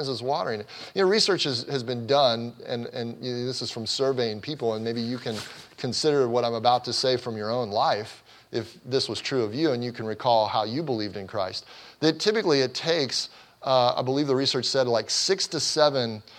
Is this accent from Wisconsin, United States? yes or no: no; Cincinnati, Ohio, United States; I grew up in Cincinnati, Ohio